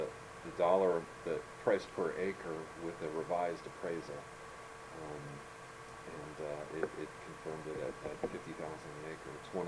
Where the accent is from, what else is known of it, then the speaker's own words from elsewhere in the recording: New Jersey, United States; I grew up in New Jersey. They have good subs.